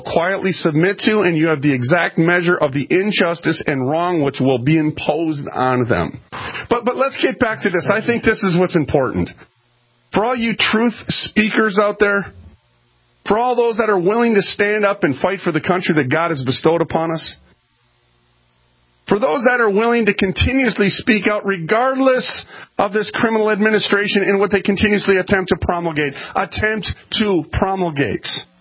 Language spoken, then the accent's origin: English; United States; I'm American.